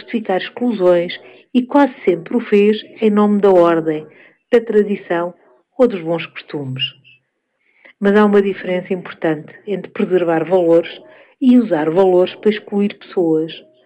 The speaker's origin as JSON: {"language": "Portuguese", "town": "Guarda", "region": "Centro", "country": "Portugal", "tie": "born or raised there", "also_born_or_lived": "Germany", "said": "Sou portuguesa, nascida e criada em Portugal, numa família tradicional, da guarda, cresci com referências muito próprias sobre o que era o normal, o adequado ou o aceitável. Mas quando vivi na Alemanha"}